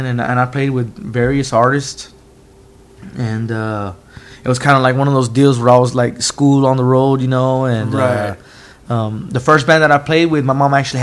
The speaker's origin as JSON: {"language": "English", "town": "Waxahachie", "region": "Texas", "country": "United States", "tie": "born or raised there", "lives_now": "Midlothian, United States", "said": "Well, originally I'm born and raised in Waxahachie, Texas, which is about like 7-8 minutes from here."}